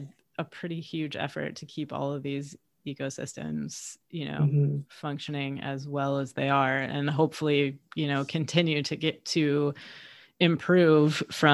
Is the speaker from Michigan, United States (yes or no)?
yes; Michigan, United States; Michigan is actually my home state. And I have to say, when I lived there, I knew absolutely nothing about fisheries or most of the fish of the area